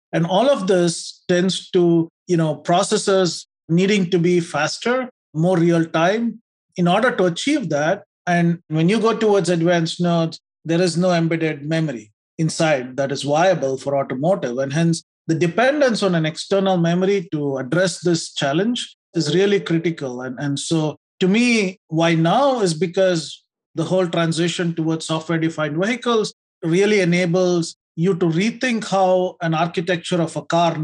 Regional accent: Karnataka, India; I grew up in India in a small town outside of Bangalore. It's a village town

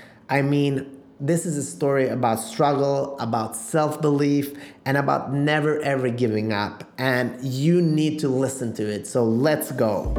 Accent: North Macedonia; There's a saying, I'm originally from Macedonia, and they say it's better to be the dog and the youngest one.

